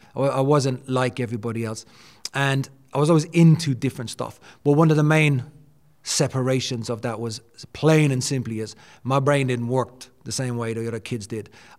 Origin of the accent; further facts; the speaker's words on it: Dublin, Leinster, Ireland; Born and raised in Dublin. I was born in 1976.